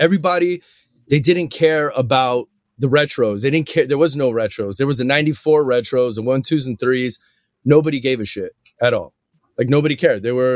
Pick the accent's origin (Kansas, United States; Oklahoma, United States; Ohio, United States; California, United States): California, United States; Hawthorne; I grew up in Hawthorne, California. Shout out to everybody from the South Bay, you know, all through Inglewood, Market Street, through Compton Indoor, which is gone.